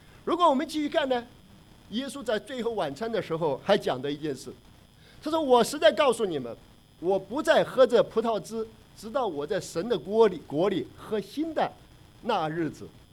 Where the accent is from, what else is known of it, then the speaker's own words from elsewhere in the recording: China; 我们中国人如果说哎呀跟吃喝没关系